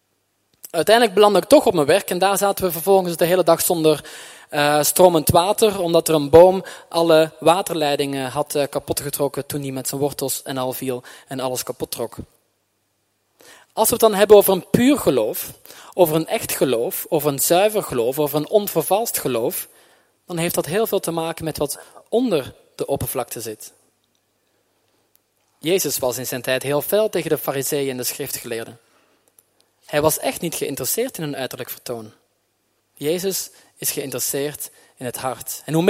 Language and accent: Dutch; Belgium; ik ben opgegroeid in België, in een christelijk gezin.